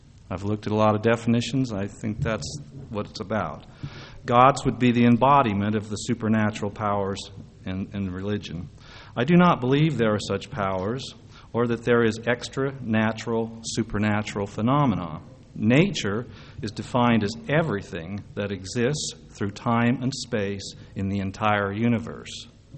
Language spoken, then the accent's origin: English; Utah, United States; I was born and raised in Utah.